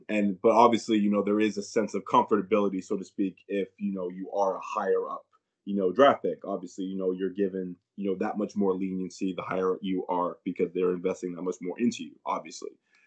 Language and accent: English; Canada; You know, I grew up in Canada. From the get-go, I was an underdog to a lot of Americans trying to go Div 1.